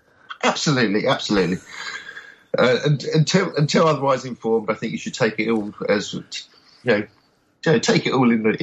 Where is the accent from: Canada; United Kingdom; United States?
United Kingdom; London; born there; I was born in London.